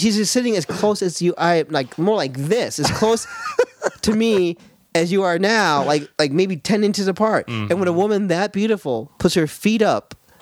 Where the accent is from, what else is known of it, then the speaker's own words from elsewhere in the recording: Australia; but hey, I'm Australian, so by the time it gets here, everyone has spoiled that already.